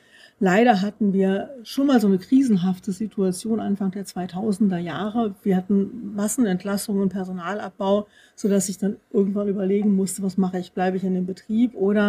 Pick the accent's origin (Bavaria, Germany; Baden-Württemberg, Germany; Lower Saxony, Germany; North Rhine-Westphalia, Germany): Lower Saxony, Germany; accent: Lower Saxon Standard German; man hört es vielleicht, ich komme nicht hier aus der Region. Auch wenn ich schon seit 20 Jahren in Baden-Württemberg lebe, habe ich doch immer noch mein niedersächsisches Hochdeutsch mitgebracht.